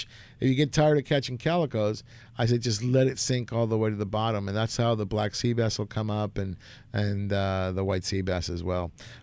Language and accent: English; Argentina; And I'm from Argentina.